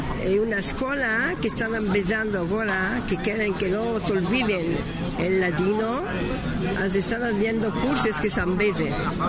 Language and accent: Spanish; Turkey; la mamá y el papá mío vino de Turquía. Y de ellos nos empezamos en casa, nosotros como somos de la Turquía, los judíos en la Turquía hablan el español.